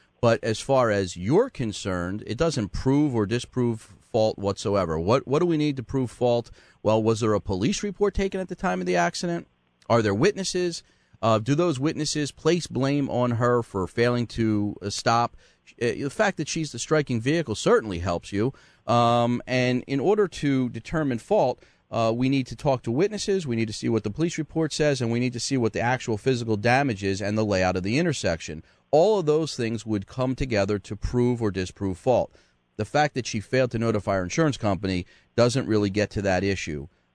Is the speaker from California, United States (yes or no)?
no; Philadelphia, Pennsylvania, United States; I grew up in Philly, and, polling places are just a few, at least, back when I was growing up, they were a few steps away.